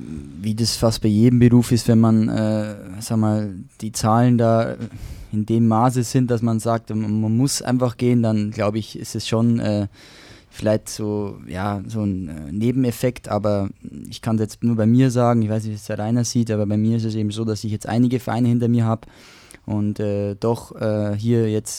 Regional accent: Regensburg, Bavaria, Germany; born there; bin gebürtiger Regensburger

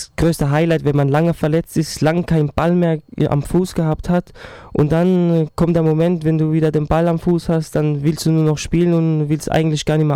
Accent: Ludwigshafen, Rhineland-Palatinate, Germany; Also immer, seit meiner Geburt bin ich in der Gartenstadt geboren, Ludwigshafen. Habe auch immer in Ludwigshafen gewohnt.

